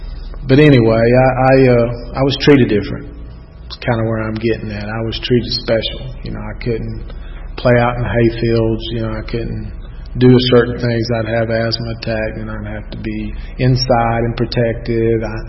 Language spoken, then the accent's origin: English; Georgia, United States; I grew up in the South DeKalb area. Went to public high school, public elementary school, public kindergarten.